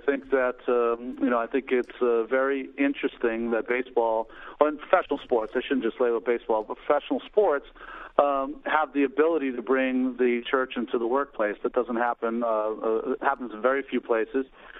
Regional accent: Massachusetts, United States; Now, I grew up in Massachusetts, so that's part of it.

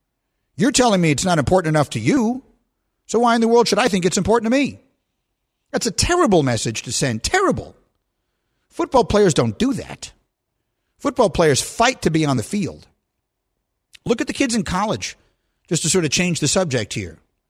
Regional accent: New York, United States; I'm from New York, I'm not a fan of the Giants.

